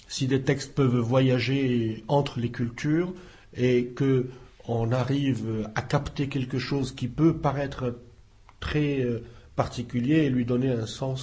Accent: Morocco; je suis du Maroc

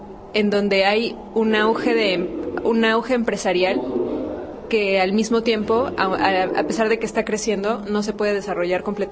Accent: Mexico; Como que, como mexicanos, ¿qué vamos a hacer al respecto?

